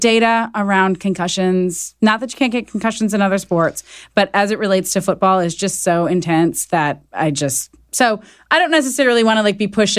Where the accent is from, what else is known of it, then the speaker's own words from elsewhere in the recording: Wisconsin, United States; I grew up in Wisconsin, so I'm a big Packer fan.